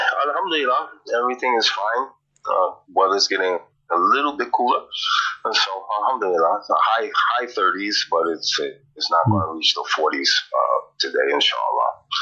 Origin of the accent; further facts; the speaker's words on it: New York, United States; We're from New York, my family, and people from Africa or other places will come and visit.